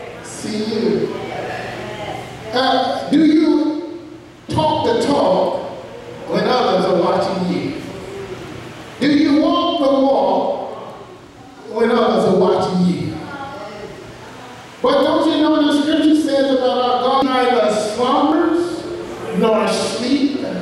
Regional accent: Georgia, United States; I'm from Georgia, but I don't think like that, all right?

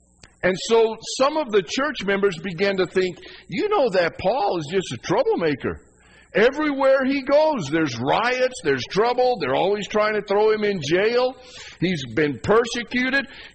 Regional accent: Leadville, Colorado, United States; That's what I grew up in Leadville, and yet there's a First Baptist Delta, there's a First Baptist Cedar Ridge.

